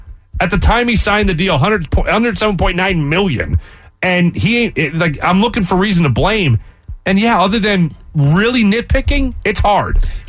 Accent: Philadelphia, Pennsylvania, United States; I'm a Philadelphian. I blame everybody.

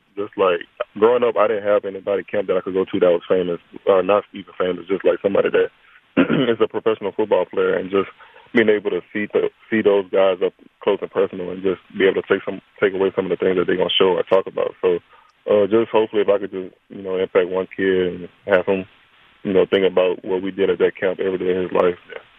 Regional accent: Livonia, United States; The camp is going to be in my hometown, where I grew up at, where I played football at Livonia High School.

